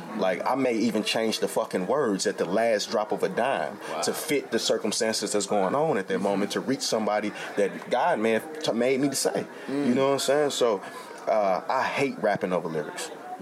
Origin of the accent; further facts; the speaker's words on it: St. Louis, Missouri, United States; I'm from St. Louis, Missouri. Northside to be exact.